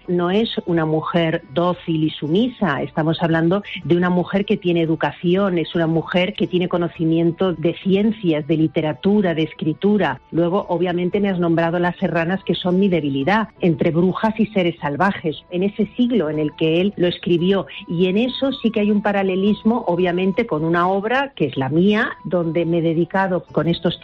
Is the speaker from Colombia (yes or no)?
no; Barcelona, Catalonia, Spain; born there; now in Madrid, Spain; yo soy una catalana de corazón alcarreño, nací en Barcelona, vivo en Madrid, donde trabajé muchos años en televisión y finalmente casi me he retirado a este paraje